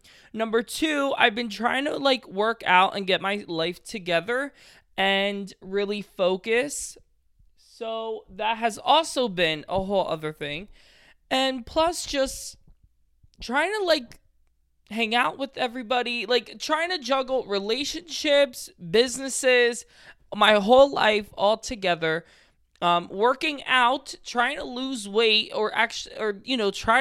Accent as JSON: {"language": "English", "region": "New Jersey", "country": "United States", "said": "I did want the Eagles because I am from Jersey, and I always just go to whoever's closest."}